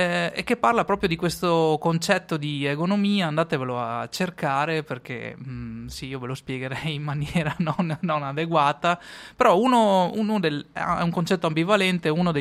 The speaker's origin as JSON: {"language": "Italian", "region": "Veneto", "country": "Italy", "said": "Sono romagnoli, noi siamo veneti, ma la Romagna è qua vicino."}